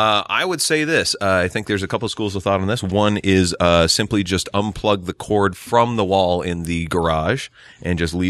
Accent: Gananoque, Ontario, Canada; There's a street in Gananoque. Which is my hometown, as the listeners will know

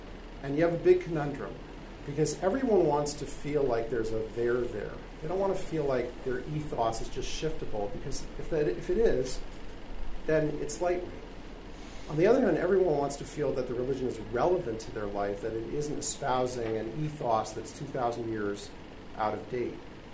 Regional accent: Canada; I'm Canadian, by the way.

